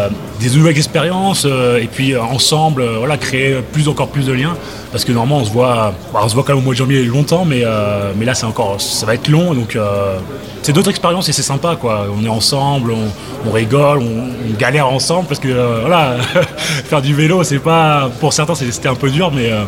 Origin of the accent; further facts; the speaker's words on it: Barcelona, Catalonia, Spain; moi, je viens de Barcelone, du coup, maintenant, il commençait à faire chaud.